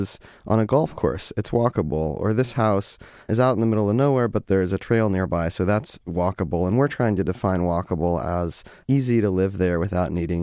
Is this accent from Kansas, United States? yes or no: yes; Topeka, Kansas, United States; And I grew up in Kansas, where my walk score was probably in the 40s, because I grew up in Topeka, Kansas